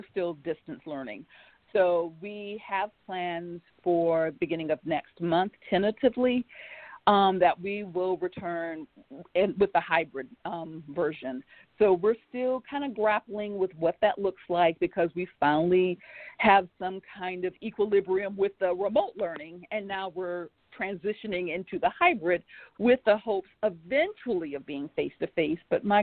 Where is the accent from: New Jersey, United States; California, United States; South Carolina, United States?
South Carolina, United States; Sumter; Oh, no. Proudly born and raised in South Carolina.